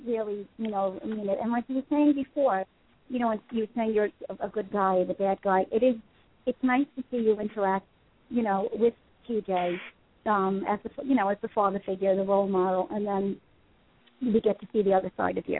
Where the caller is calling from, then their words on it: Long Island, New York, United States; I'm in New York on Long Island.